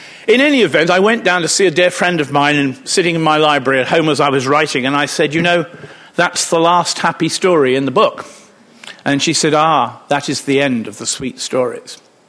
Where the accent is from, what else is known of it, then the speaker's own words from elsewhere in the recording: United Kingdom; And I, being a Brit, of course, I said